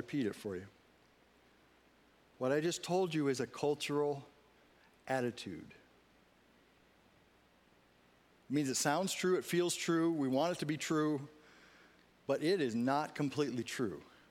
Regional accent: United States; I'm an American.

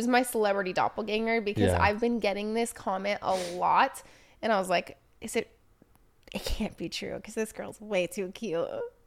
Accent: Portland, Oregon, United States; Small world. If you guys don't know, I'm from Portland, Oregon.

